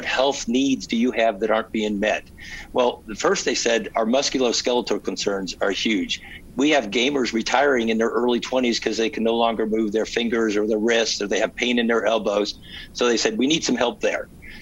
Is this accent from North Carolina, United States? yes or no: no; Indianapolis, Indiana, United States; also born or lived in Virginia; now in Bloomington, United States; I had a hunch because I'm a Hoosier. I grew up in Indianapolis. I went to IU Law School.